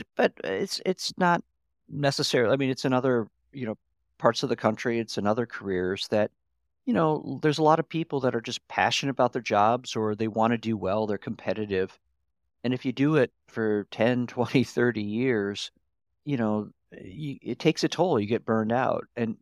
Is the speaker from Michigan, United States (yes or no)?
yes; Michigan, United States; Yeah, no, I grew up in Michigan. I went to the University of Michigan, and I saw Silicon Valley as a place where things could happen, that you didn't have to wear a suit.